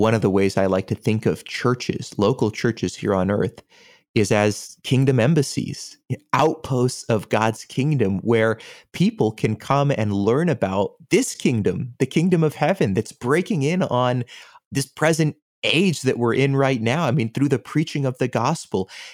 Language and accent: English; United States; born there; My mother was born in Mexico. I was born in the United States.